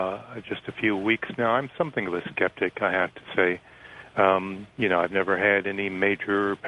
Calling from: Fresno, California, United States; Yeah, I'm … from Fresno, California.

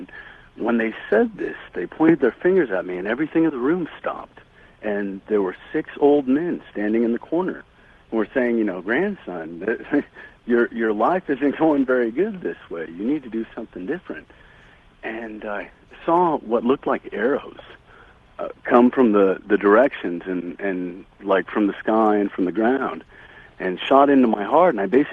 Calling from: Cliff Village, Missouri, United States

